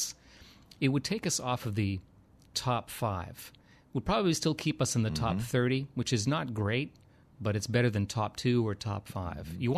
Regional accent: Alberta, Canada; I did a lot of growing up in Alberta, in Canada, in the prairies, in the snow.

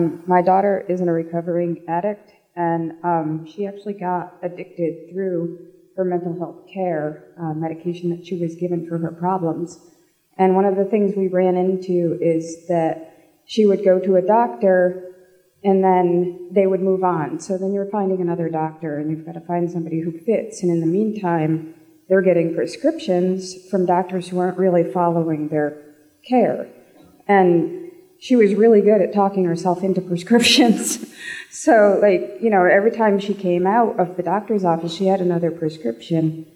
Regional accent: Nashua, New Hampshire, United States; I'm from Nashua.

